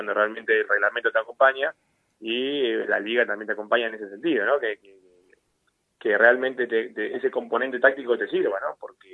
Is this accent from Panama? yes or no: no; Río Gallegos, Santa Cruz, Argentina; now in El Calafate, Argentina; vengo de Río Gallegos, hoy estoy en Calafate